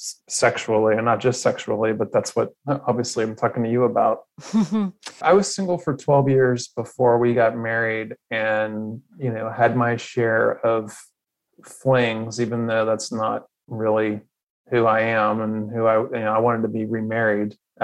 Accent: Atlanta, Georgia, United States; And I'm from Atlanta, but I live in Oklahoma

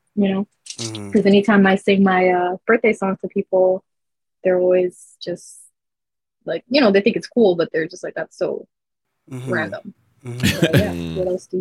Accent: New York City, New York, United States; I'm from New York City, Brooklyn.

